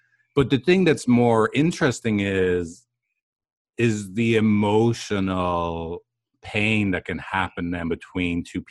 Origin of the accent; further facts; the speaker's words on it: Ireland; And where I grew up in Ireland, that is a value that you're showing you care about other people.